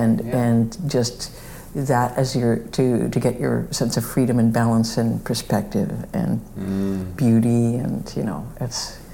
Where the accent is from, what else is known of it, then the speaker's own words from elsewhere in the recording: Midwest, United States; I used to look at the sky a lot, probably because I'm from the Midwest and it was all sky, and I was like, I'm from there.